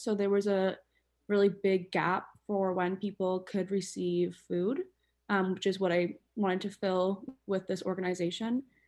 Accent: Toronto, Ontario, Canada; I'm from Toronto. I'm a fifth year at McGill.

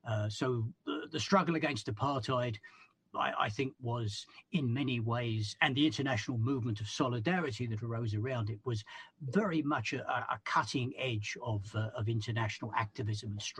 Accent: London, United Kingdom; moved away as an adult; now in London, Canada; I was raised in London, England, and I came to Canada in the in the later part of the 70s, and set up in London, Ontario.

